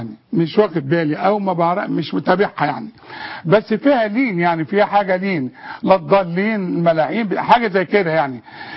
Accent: Egypt; وانا كمواطن مصري

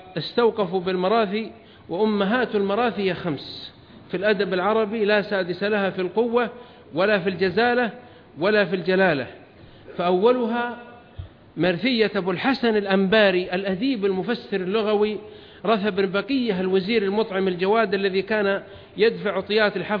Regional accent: Saudi Arabia; وإذا حصل عندنا في السعودية وحضر

